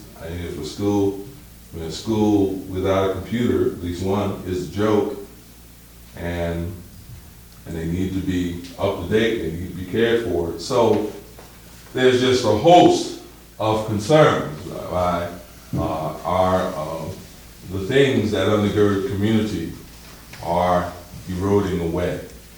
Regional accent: Bedford-Stuyvesant, New York, United States; Now I grew up in Bedford-Stuyvesant

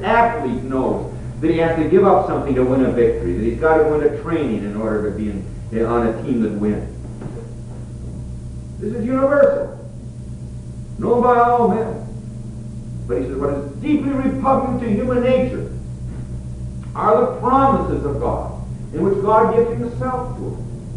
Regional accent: Minneapolis, Minnesota, United States; I knew a little bit of it because I grew up in Minneapolis where the Swedes were still around.

